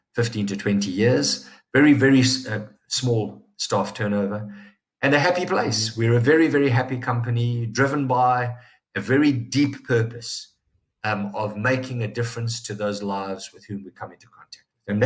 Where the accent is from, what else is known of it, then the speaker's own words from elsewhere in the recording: Durban, KwaZulu-Natal, South Africa; three offices here in South Africa, which has always been our home base. Durban is my hometown, so that's where the head office is, conveniently.